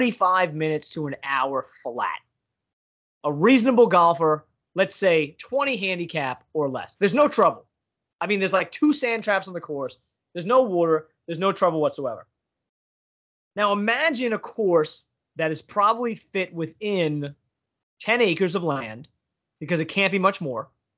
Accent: Pennsylvania, United States; And, you know, he finds out I'm from Pennsylvania.

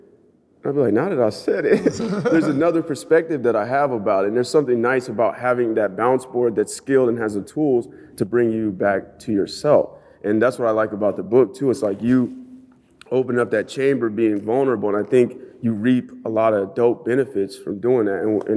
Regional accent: San Bernardino, California, United States; And I'm from San Bernardino, which is right, you know, a little hour 30 north of here, L.A.

